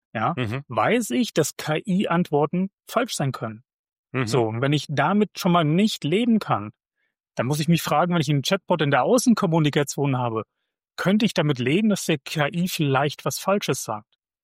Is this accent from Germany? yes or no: yes; Hesse, Germany; ich komme aus Mittelhessen, also mitten in Deutschland drinne, bin hier groß geworden